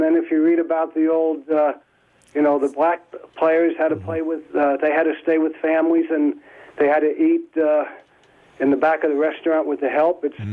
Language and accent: English; Elizabeth, New Jersey, United States; moved away; I'm from Elizabeth, New Jersey. I've been down here 46 years.